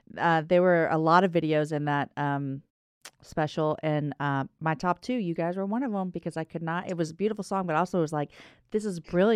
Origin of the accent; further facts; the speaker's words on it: Houston, Texas, United States; Oh, I grew up in Houston.